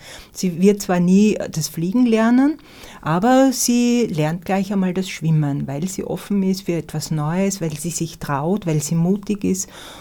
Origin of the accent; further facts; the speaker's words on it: Austria; auch als Österreicherin einen deutschen Preis zu bekommen